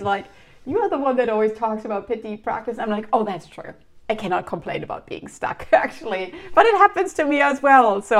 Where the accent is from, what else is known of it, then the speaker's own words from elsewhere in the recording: Germany; now in Canada; you might know I'm from Germany